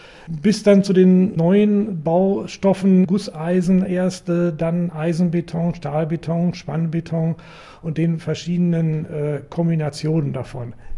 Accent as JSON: {"language": "German", "town": "Hanover", "region": "Lower Saxony", "country": "Germany", "tie": "born or raised there", "said": "Ich bin ein gebürtiger Hannoveraner, in der Innenstadt groß geworden und seit 50 Jahren an verschiedenen Orten in der List wohnend."}